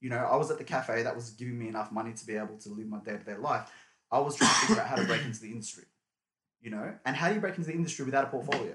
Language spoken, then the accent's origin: English; Meadow Heights, Victoria, Australia; Melbourne, Turkish background. Both my parents are Turkish from Izmir, in Where did I grow up? I grew up in Meadow Heights, Broadmeadows area.